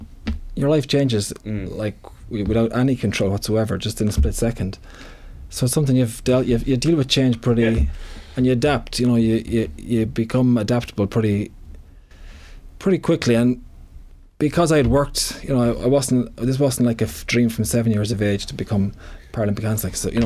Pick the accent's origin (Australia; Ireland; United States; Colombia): Ireland; Athlone, Westmeath; Whereas here, like, I'm from Athlone, you have Buccaneers, you have Athlone Town, you have Athlone GA, and you have the Athlone Regional Sports Centre.